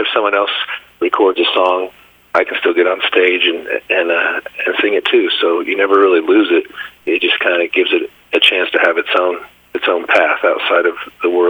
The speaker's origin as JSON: {"language": "English", "region": "Kansas", "country": "United States", "said": "So I'm from Kansas originally, so it's … is what that stands for."}